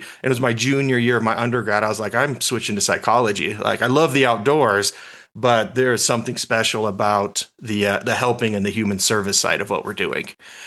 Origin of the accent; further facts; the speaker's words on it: Las Vegas, Nevada, United States; And so growing up in Vegas, we don't have wonderful access to the outdoors. So I grew up traveling.